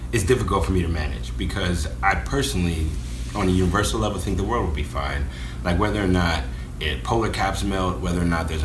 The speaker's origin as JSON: {"language": "English", "town": "Washington", "region": "District of Columbia", "country": "United States", "lives_now": "Brooklyn, United States", "said": "I'm originally from Washington, D.C. I've been living in Brooklyn since the beginning of 2008"}